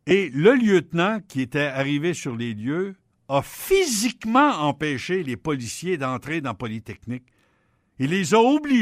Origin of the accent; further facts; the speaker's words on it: Quebec, Canada; On est Québécois.